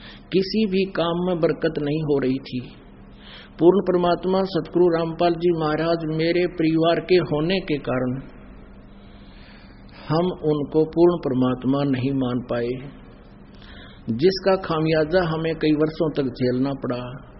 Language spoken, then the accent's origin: Hindi; Danana, Haryana, India; now in Rohtak, India; निवासी गांव दनाणा जिला सोनीपत फिलहाल शास्त्री नगर रोहतक का निवासी हूं।